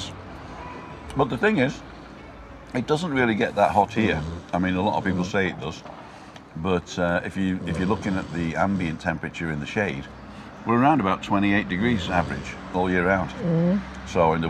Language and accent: English; United Kingdom; And don't forget I'm British.